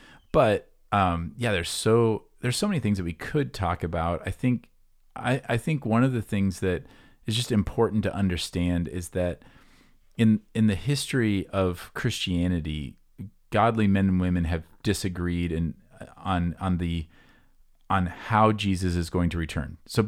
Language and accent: English; Iowa, United States; It's like I grew up near Des Moines.